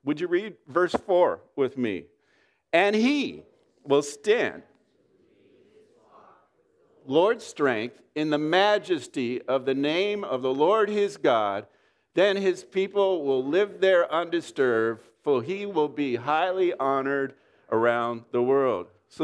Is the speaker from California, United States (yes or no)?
yes; Oxnard, California, United States; I grew up in South Oxnard, in an area that over the years has become a rough neighborhood.